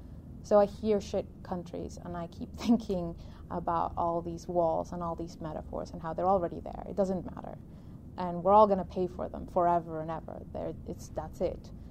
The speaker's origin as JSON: {"language": "English", "country": "Colombia", "tie": "born or raised there", "second_language": "English", "said": "I'm Colombian, born and raised. This is not my first language. This is not my country."}